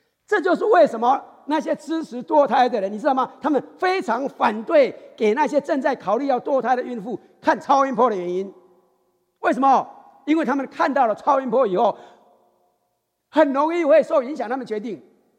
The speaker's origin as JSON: {"language": "Chinese", "country": "Taiwan", "said": "我们台湾人、闽南人的话，一出生是一岁"}